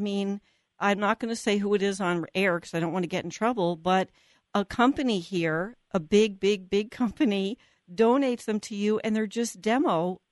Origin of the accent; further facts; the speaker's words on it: New Jersey, United States; I'm from New Jersey, long time ago. Big name back there.